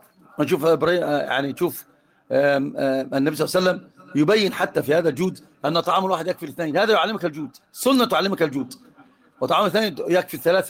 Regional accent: Upper Egypt, Egypt; انا صعيدي، والصعيدي اصلا بيبقى اصلا فيها حقا من قبائل العرب الجزيره اصلا، فانا من الجزيره.

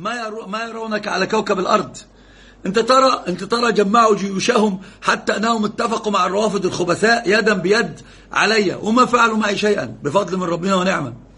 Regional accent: Alexandria, Alexandria Governorate, Egypt; أنا من مصر يا أستاذ عبد الله، ومن الإسكندرية تخصيصا.

